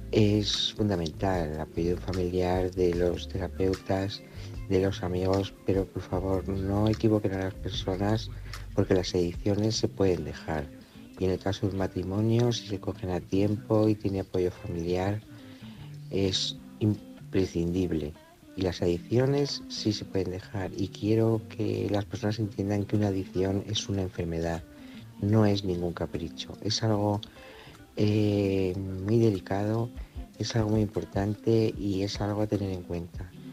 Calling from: Salamanca, Castile and León, Spain; de Salamanca

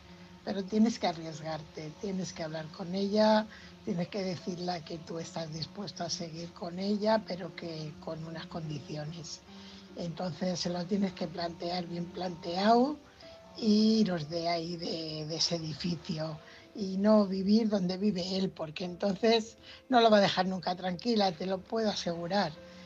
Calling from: Fuenlabrada, Community of Madrid, Spain; corresponsal de Fuenlabrada.

